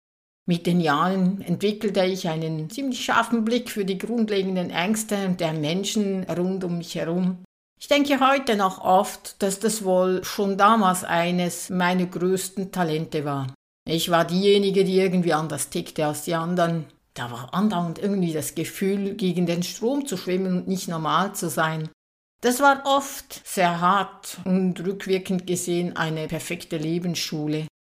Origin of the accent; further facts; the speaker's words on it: Bern, Switzerland; Aufgewachsen bin ich in der Schweiz, im Berner Seeland.